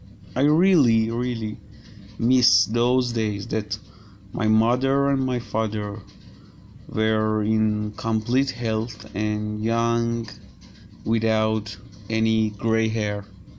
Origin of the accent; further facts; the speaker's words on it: Tehran, Tehran Province, Iran; I grew up in Tehran, this big city with a great range of different people